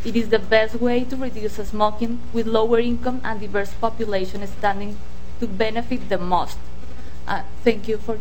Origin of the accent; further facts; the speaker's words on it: Colombia; now in United States; I am from Colombia. I'm proud of saying that Minnesota is now my home.